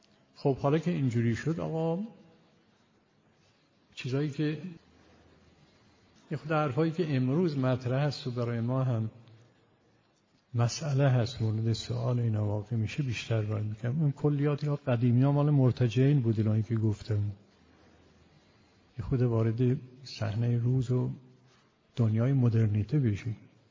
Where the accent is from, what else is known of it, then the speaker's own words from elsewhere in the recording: Iran; اون وقت ما ایرانی هستیم دیگه، دلمون میخواد برتر باشه.